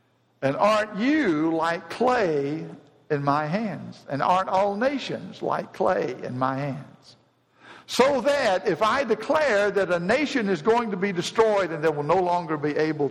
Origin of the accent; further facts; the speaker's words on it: Decatur, Alabama, United States; And Jack would come to the Memorial Drive congregation, which is where I grew up in Decatur, Alabama.